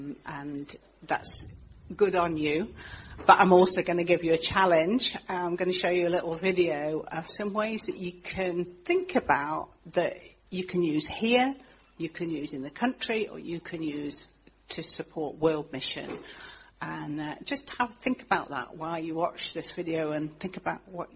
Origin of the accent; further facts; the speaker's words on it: Philippines; accent: Filipino English; Oh, I'm Filipina version of English.